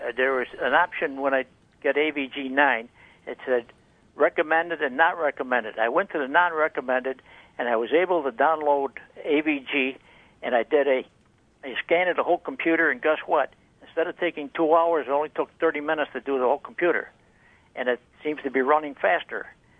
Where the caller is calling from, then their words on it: Greece, New York, United States; Greece, New York.